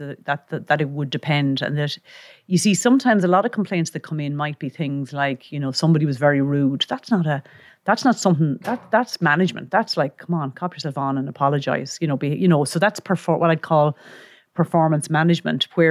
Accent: Enniscorthy, County Wexford, Ireland; I'm from Enniscorthy in Wexford. Born in 1970, so I'm in my mid-50s.

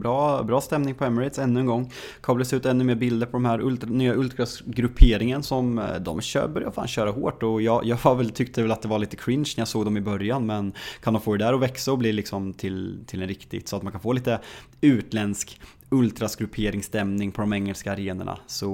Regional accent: Sweden; som svensk

